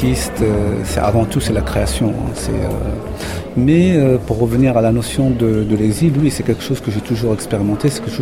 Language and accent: French; Morocco; dans toute l'île, il n'y avait pas un autre Marocain.